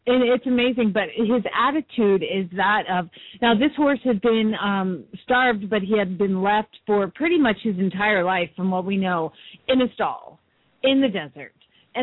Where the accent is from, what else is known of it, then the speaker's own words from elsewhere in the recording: Lexington, Kentucky, United States; from Lexington, Kentucky